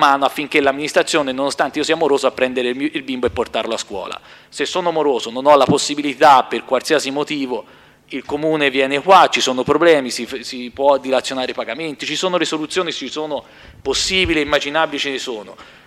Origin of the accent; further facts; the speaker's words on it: Tuscany, Italy; Io non penserei mai, da genitore che sono moroso, di portarmi figliolo, detta proprio da toscano, alla fermata del pullman